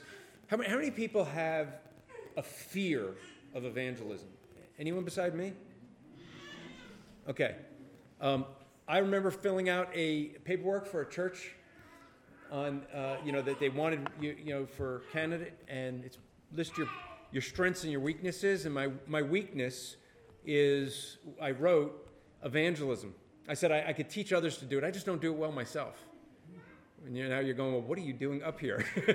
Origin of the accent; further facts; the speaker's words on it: New Jersey, United States; I grew up on the East Coast, a little communist country known as New Jersey. I don't know if you've ever heard of it.